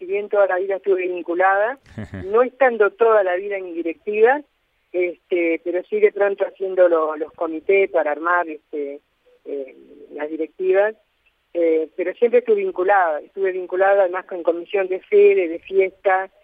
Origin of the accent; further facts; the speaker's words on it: Montevideo, Uruguay; yo nací acá en el Cerro, a 3 cuadras del Olímpico, del Estadio Olímpico.